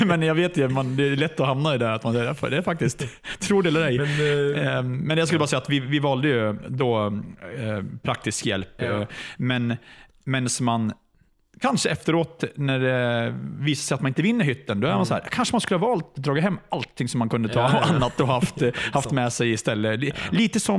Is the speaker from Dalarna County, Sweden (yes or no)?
yes; Mora, Dalarna County, Sweden; Och sen ska jag göra reklam för min hemby Mora i Sverige